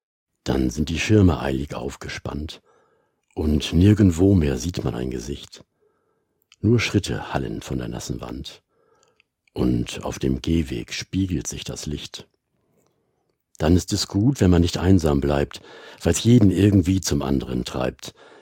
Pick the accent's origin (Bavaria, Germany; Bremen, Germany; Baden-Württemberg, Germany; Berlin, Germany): Bremen, Germany; eine Wetterlage beschreibt, die wir als Bremer wahrscheinlich alle gut kennen.